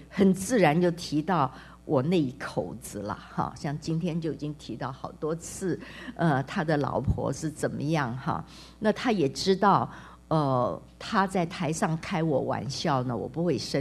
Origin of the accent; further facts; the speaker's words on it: China; 所以我们华人到了海外，一个一个的努力的结果